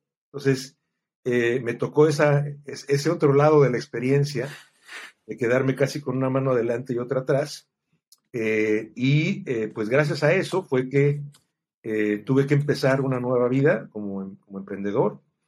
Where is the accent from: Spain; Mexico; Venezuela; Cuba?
Mexico; Mexico City; born there; yo nací en la Ciudad de México en 1959. Estudié en colegios católicos